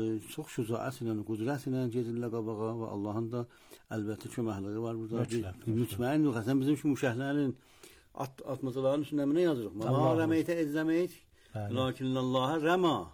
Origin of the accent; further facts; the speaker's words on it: Iran; bugün iftiharımız budur ki, biz İranlıyıq